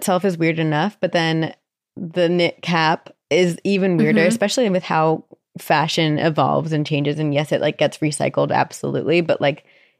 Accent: North Carolina, United States; I'm from North Carolina, and a hoodie or jacket is always good to have on hand.

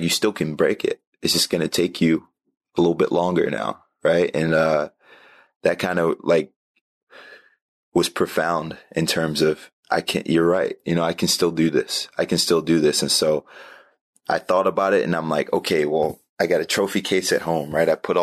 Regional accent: New Jersey, United States; and we're in the Midwest. My wife's from New York. I'm from New Jersey.

